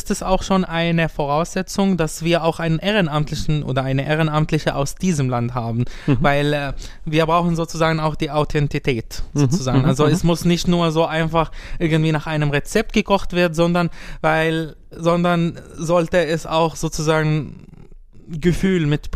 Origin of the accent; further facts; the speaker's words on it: Syria; German is a second language; now in Munich, Germany; Ich komme aus Syrien.